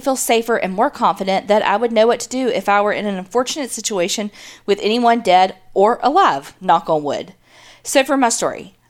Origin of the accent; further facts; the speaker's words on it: United States; moved away as an adult; now in United Kingdom; Side note, I'm American, but I live in Scotland now since my fiancé is Scottish